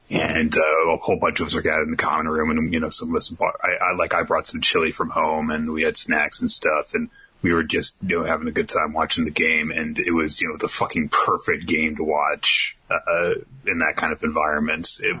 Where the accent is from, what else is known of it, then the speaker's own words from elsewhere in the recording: Florida, United States; I'm from Florida, and we had that recount that made everyone mock us for 17 years and counting.